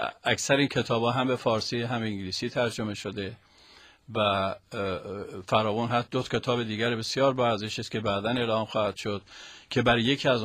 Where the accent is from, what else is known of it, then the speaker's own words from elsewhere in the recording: Hamadan, Iran; من همدان.